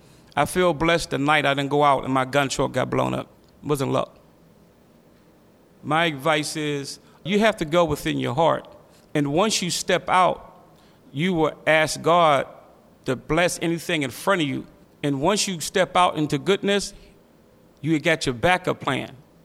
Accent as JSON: {"language": "English", "town": "Braddock", "region": "Pennsylvania", "country": "United States", "tie": "born or raised there", "said": "I was born in Braddock, Pennsylvania. I grew up with my grandmother, and she was very strict on me, very strict."}